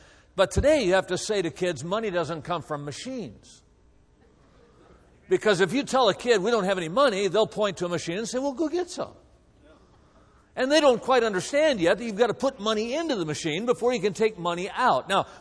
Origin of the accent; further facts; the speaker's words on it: Wisconsin, United States; now in California, United States; I'm originally from Wisconsin, as you probably can tell from my accent